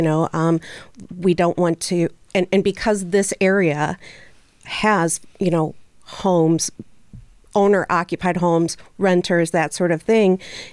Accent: St. Louis, Missouri, United States; moved away as an adult; now in Niagara Falls, United States; Well, I'm a transplant from St. Louis, Missouri, and my husband and I actually came here over 20 years ago.

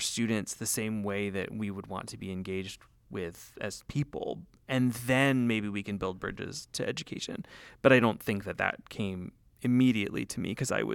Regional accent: Canada; I'm a white dude growing up in Canada

